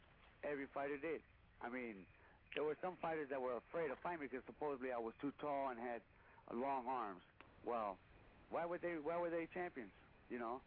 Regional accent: Los Angeles, California, United States; Of course, I was from South Central LA, and he was from East LA.

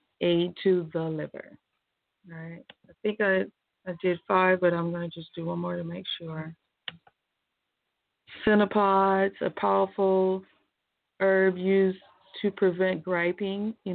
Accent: St. George, Utah, United States; I remember when I was growing up in St. George, Miss Utsi had a strawberry patch in her front yard.

